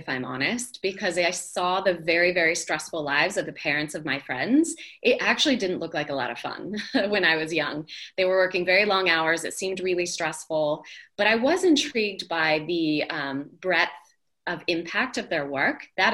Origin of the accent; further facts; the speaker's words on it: Redmond, Washington, United States; And so I grew up in Redmond, Washington, and all of the parents of my friends in high school were working at Microsoft.